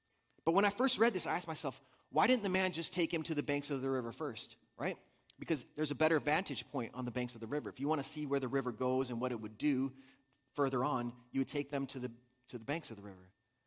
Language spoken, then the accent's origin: English; Costa Rica; Growing up in Costa Rica, my family would often take us to the ocean, take us to the beach. And in Costa Rica, we have some amazing surf